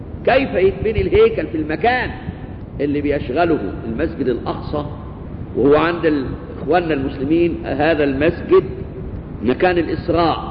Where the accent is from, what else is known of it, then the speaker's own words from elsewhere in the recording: Egypt; زينا احنا كمصريين واليونان والرومان والإنجليز